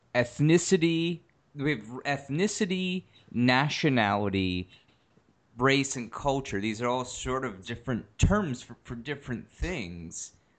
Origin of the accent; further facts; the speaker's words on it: New York City, New York, United States; I mean, I grew up in New York where the area I grew up in is literally statistically the most diverse place on earth, not just New York, but the specific area of New York, the most diverse place on earth.